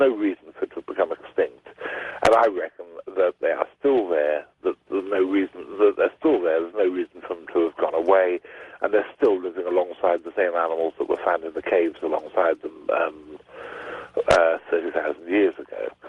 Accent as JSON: {"language": "English", "region": "England", "country": "United Kingdom", "said": "Now, I'm English, and all I knew about Texas was watching old cowboy films."}